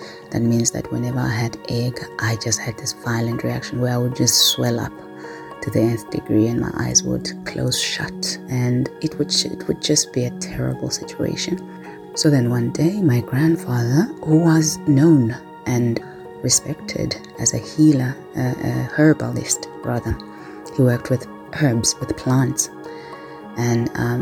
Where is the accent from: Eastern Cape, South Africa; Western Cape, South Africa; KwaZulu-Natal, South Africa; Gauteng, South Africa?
Eastern Cape, South Africa; Mount Fletcher; when I was maybe 6 or 7 years old, growing up in Mount Fletcher, Esmonyamin, which was a small village where my grandmother and my grandfather raised us.